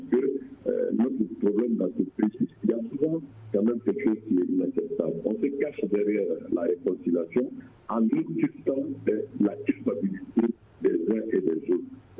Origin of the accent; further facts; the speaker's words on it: Mali; Mais on est d'accord que tous les Maliens soient associés à ce qui engagera notre pays très rapidement.